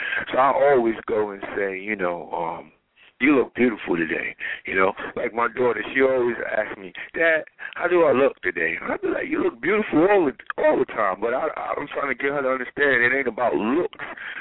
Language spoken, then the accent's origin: English; Brooklyn, New York, United States; But when I was modeling, I'm from Brooklyn, Brownsville.